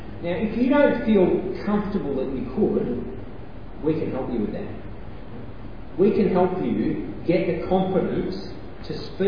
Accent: Australia; Because how you relate to one another as Australian males is you have to put one another down.

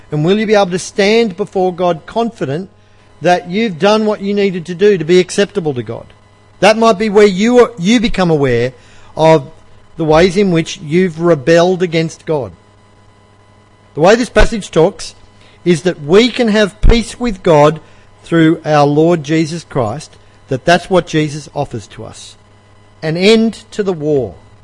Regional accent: Australia; I'm an Australian, so I was working out ways to mock him and tease him

